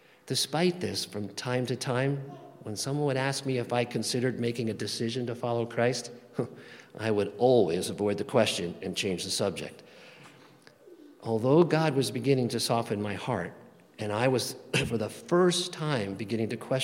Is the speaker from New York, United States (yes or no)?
yes; Long Island, New York, United States; I grew up on Long Island during the 60s and 70s in a church-going Catholic family.